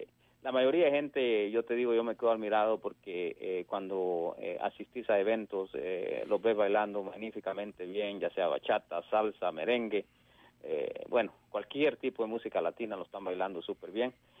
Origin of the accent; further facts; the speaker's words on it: El Salvador; Yo siempre quería escribir un tema para mi lindo país, El Salvador.